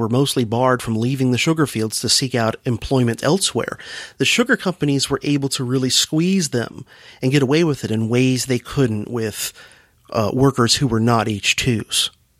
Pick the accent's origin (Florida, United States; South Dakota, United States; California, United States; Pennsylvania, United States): Florida, United States; And as a youngster growing up in South Florida, I can remember hearing about this in Belle Glade and other sugar towns